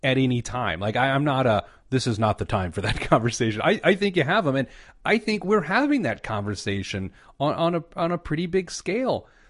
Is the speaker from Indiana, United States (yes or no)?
yes; Speedway, Indiana, United States; I grew up in Speedway, Indiana, the home of personal responsibility, a proud Midwesterner.